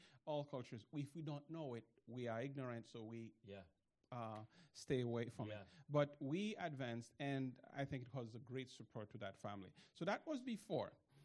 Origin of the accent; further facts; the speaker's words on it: Haiti; Let me say that we are originally from Haiti